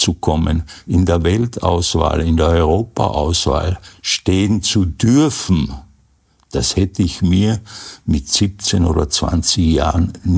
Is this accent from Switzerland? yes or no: no; Klagenfurt, Carinthia, Austria; moved away; Und so bin ich 1969 nach Tirol ausgewandert als Kärntner.